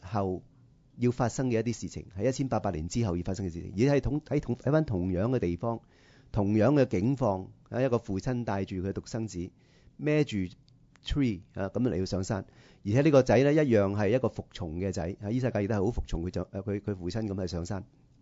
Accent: Hong Kong; 特別我哋喺香港成長嘅話咧

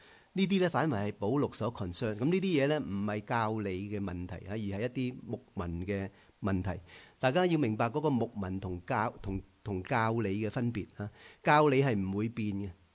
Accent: China; 亦都唔可以同我哋中國人嘅嗰個分豬肉咧，係相提並論啊

